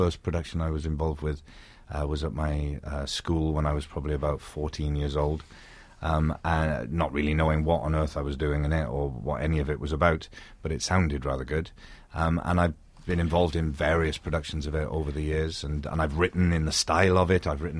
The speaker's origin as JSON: {"language": "English", "town": "Port Talbot", "region": "Wales", "country": "United Kingdom", "tie": "born or raised there", "also_born_or_lived": "Liverpool", "said": "But I grew up in Port Talbot in South Wales, which is right next to Swansea"}